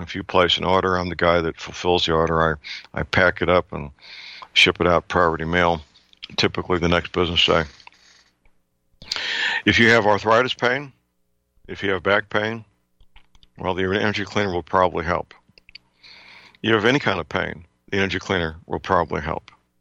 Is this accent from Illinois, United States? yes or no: no; St. Louis, Missouri, United States; Answered by very polite young men and women in my hometown, St. Louis.